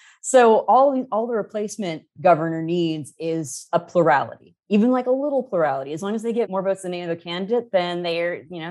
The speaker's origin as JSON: {"language": "English", "region": "California", "country": "United States", "lives_now": "Washington, United States", "said": "Well, I'm actually from California, although I live in DC now."}